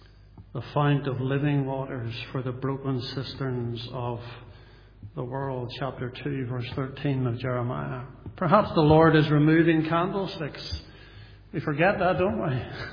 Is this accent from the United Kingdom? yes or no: yes; Newtownards, Northern Ireland, United Kingdom; I remember I come from Newtownards originally. I was living there now